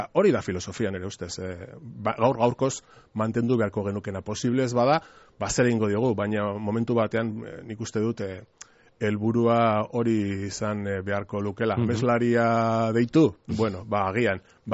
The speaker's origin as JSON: {"language": "Basque", "region": "Navarre", "country": "Spain", "said": "Ni Nafarra naiz."}